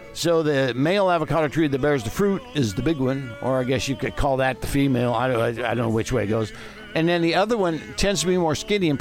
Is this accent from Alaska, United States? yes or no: no; Highland Park, California, United States; Where I grew up in Highland Park, we had a gigantic avocado tree in the backyard that I actually built tree houses in.